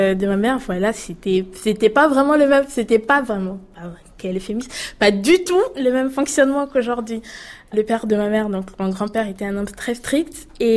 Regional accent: Gabon; Parce qu'au Gabon, en fait, je viens du Gabon.

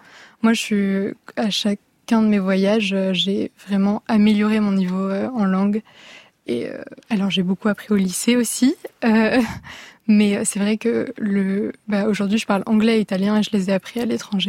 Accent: Paris, Île-de-France, France; parce que du coup je viens de Paris

